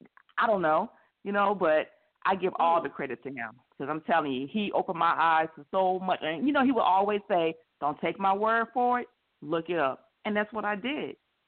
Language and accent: English; Rocky Mount, North Carolina, United States; moved away; also born or lived in St. Louis, United States; Well, I am originally from North Carolina, Rocky Mount, a little small town, Rocky Mount. I left there in early 90s, moved to St. Louis, Missouri